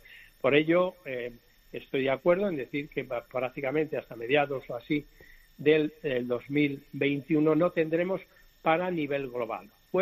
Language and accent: Spanish; Spain; que tenemos la capacidad como científicos españoles de poder ser tan competitivos o más que los demás grupos a nivel internacional.